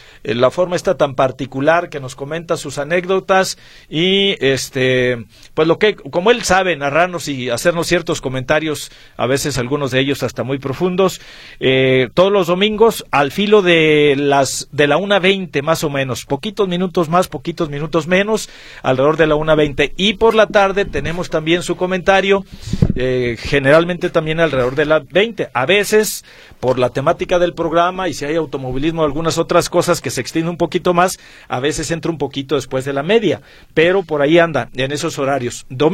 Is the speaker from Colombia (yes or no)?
no; Mexico; como somos los mexicanos y de triunfalistas